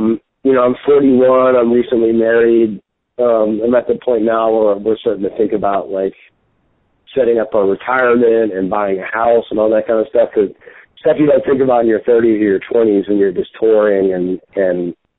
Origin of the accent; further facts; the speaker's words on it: New Orleans, Louisiana, United States; Well, I lived there as a child. I was exposed to some jazz when I was a kid.